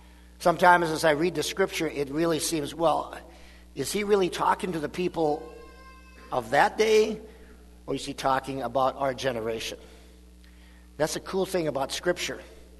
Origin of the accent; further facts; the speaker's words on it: McHenry, North Dakota, United States; now in Minnesota, United States; I grew up in McHenry, North Dakota, which is probably straight east here, about, I'm guessing, about 130-140 miles, I suppose.